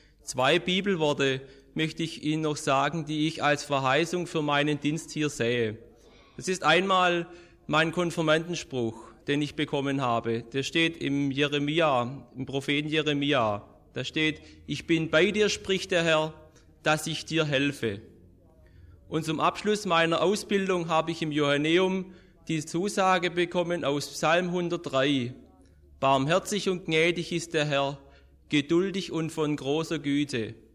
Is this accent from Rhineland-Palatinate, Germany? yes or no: no; Winnenden, Baden-Württemberg, Germany; Meine Kindheit habe ich in Winnenden zugebracht und auch so meine Jugend. Bin dort in die Schule gegangen und in den CVJM. Ich bin im CVJM groß geworden und dort auch zum Glauben gekommen, vor circa 12 Jahren ungefähr.